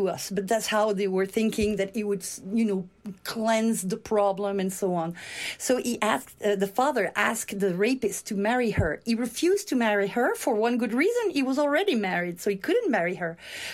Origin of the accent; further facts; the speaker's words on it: France; now in Canada; I come from France. I studied in France, and then I came to Canada, and I studied at McGill.